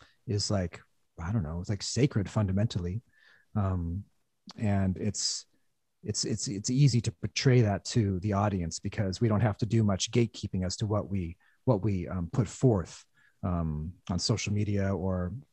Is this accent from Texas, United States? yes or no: no; Olympia, Washington, United States; growing up in Olympia, which is an hour south of Seattle